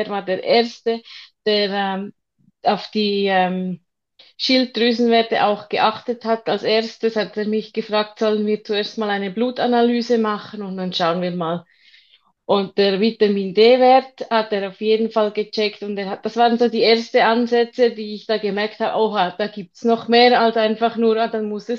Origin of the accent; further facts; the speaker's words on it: Switzerland; Ja, wie man schon hört, ich komme aus der Schweiz. Bin 40 Jahre alt.